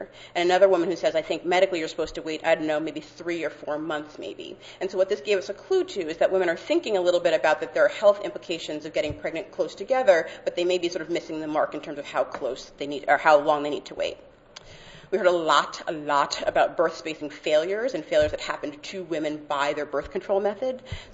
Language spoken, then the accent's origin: English; New York, United States; I'm from New York, so bagels and BIALIs are very close to my heart, so that's what I knew.